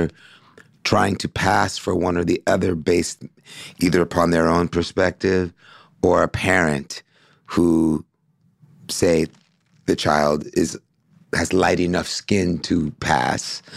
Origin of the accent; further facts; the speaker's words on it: Brooklyn, New York, United States; born there; I was born in Bedford-Stuyvesant, Brooklyn, mm-hmm. New York.